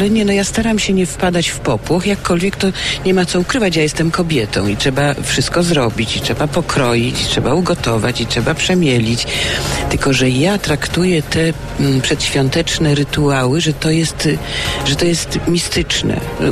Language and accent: Polish; eastern Poland, Poland; my jesteśmy ze wschodu, więc my mamy barszcz z łóżkami, z grzybami.